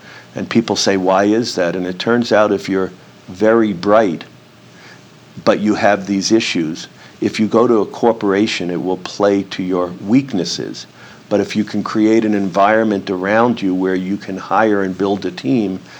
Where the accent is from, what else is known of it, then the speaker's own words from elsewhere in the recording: Long Island, New York, United States; also born or lived in New Jersey / Boston; I grew up first in New Jersey, but then in Boston. And finally, when I was in fourth grade, moved to the suburbs of Long Island outside of New York.